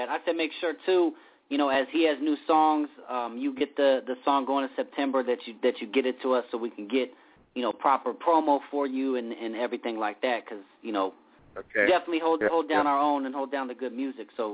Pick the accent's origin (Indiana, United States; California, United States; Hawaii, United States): California, United States; Los Angeles; I'm born and raised in Los Angeles, so I mean I'm just used to that weather.